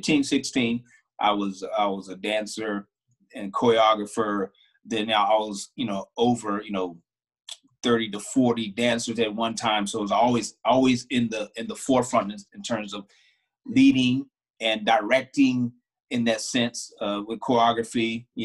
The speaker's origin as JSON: {"language": "English", "region": "North Carolina", "country": "United States", "tie": "born or raised there", "said": "I was in Tulsa, but I grew up in North Carolina as a young man, as a church boy"}